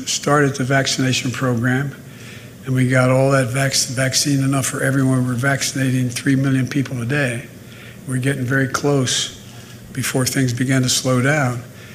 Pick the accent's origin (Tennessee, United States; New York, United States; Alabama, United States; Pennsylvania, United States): Pennsylvania, United States; I'm from Pennsylvania